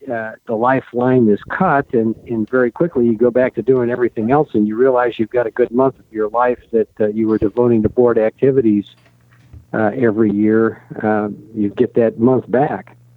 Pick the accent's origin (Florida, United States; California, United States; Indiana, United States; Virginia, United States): Indiana, United States; I was born in Northwest Indiana, in what's typically referred to as the region by the people that live there and the people that don't. Did all my education in Indiana